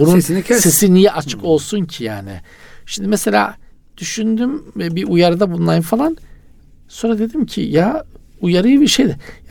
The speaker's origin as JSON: {"language": "Turkish", "region": "Black Sea Region", "country": "Turkey", "said": "Bizim Karadeniz'de tabii yani var."}